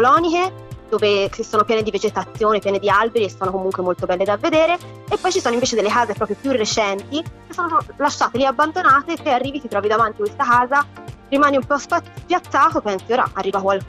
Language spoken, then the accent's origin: Italian; Santa Brigida, Tuscany, Italy; io sono un po' di parte perché sono di Santa Brigida